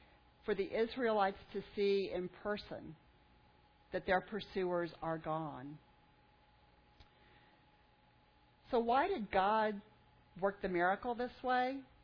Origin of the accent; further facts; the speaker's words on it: Hebbronville, Texas, United States; also born or lived in La Feria; little backwater South Texas town in the 1960s. Between my fifth and sixth grade year, my family and I moved from Hebronville to a town in the valley called Laferia.